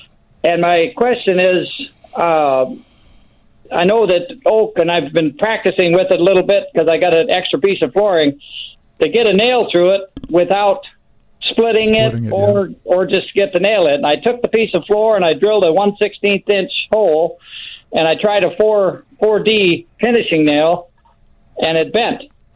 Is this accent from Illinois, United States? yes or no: yes; Rock Falls, Illinois, United States; Rock Falls, Illinois.